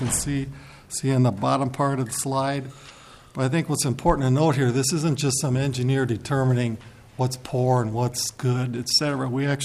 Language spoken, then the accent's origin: English; Minneapolis, Minnesota, United States; If it's a state route like where I grew up in Northeast Minneapolis, 65, we would drive that.